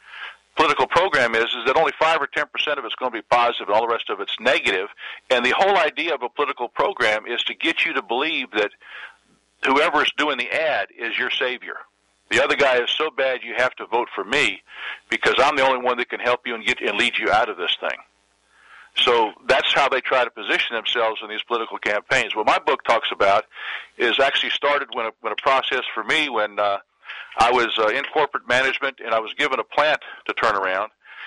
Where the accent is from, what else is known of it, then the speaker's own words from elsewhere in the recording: North Carolina, United States; now in Wilmington, United States; Well, where I'm from is North Carolina.